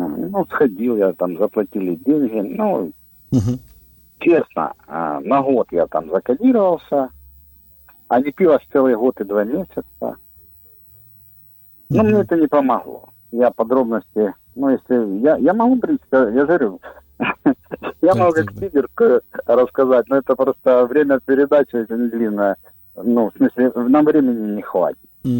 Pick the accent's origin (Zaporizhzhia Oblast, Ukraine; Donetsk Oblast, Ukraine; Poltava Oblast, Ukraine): Zaporizhzhia Oblast, Ukraine; Zaporizhzhia; Я із Запоріжжя.